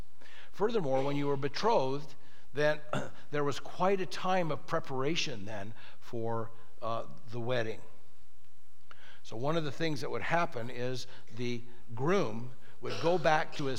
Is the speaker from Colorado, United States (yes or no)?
no; Oceanside, California, United States; I'm thinking about when I grew up in Oceanside, across the slough, we called it, from us, was Carlsbad. Can anything good come out of Carlsbad?